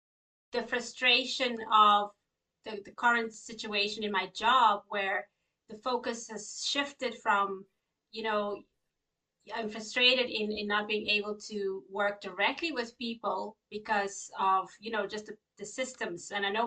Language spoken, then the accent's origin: English; South Africa; now in Ireland; So I grew up in South Africa. I'm living in Ireland now for the last 20 years. But I'm actually South African, so I grew up in South Africa in a small little town.